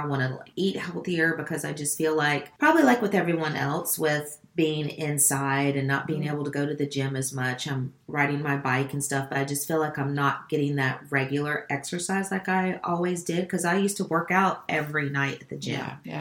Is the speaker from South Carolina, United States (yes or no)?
yes; South Carolina, United States; my traditional low country, because I'm from South Carolina, low country dish